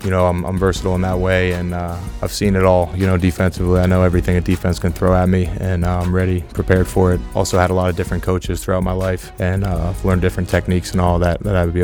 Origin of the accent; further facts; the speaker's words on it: State College, Pennsylvania, United States; back in my home state, close to my home in State College, PA, at Penn State, where I played